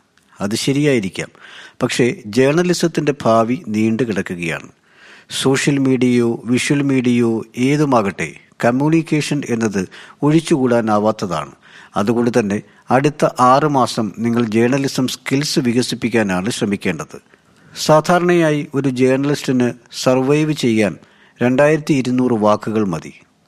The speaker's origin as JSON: {"language": "Malayalam", "region": "Kerala", "country": "India", "tie": "born or raised there", "lives_now": "Kolkata, India", "said": "ഞാൻ ജോലി ചെയ്യുന്നത് കൊൽക്കത്തയിലാണ്, ജനിച്ചു വളർന്നത് കേരളത്തിലാണ്, പഠിച്ചത് ഡൽഹിയിലാണ്. മഹാരാഷ്ട്രയുമായി എനിക്ക് യാതൊരു ബന്ധവുമില്ല."}